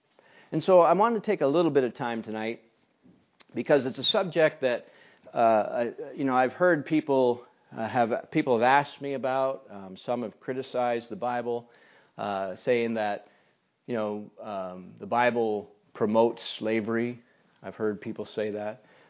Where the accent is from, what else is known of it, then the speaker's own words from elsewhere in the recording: United States; At least I know for myself, growing up in the United States, the word slavery brings one image to mind.